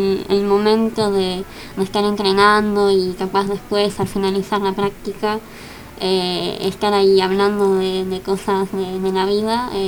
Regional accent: Melo, Cerro Largo, Uruguay; Bueno, yo soy de Melo, de Cerro Largo.

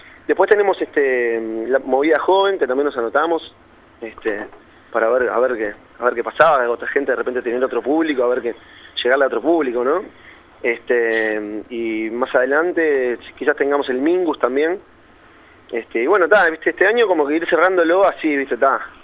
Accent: Uruguay; como sabemos cómo somos los uruguayos

